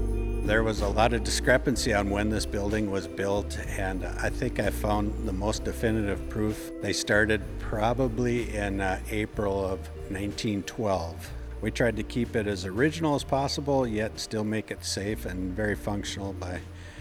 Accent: Taylor, North Dakota, United States; That's right. Born and raised in Taylor, North Dakota. I was gone for about 20 years and moved back and got pretty active in the community again.

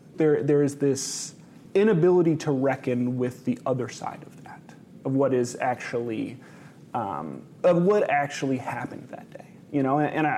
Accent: Ann Arbor, Michigan, United States; So I grew up in Ann Arbor, Michigan, but my dad's from Tulsa.

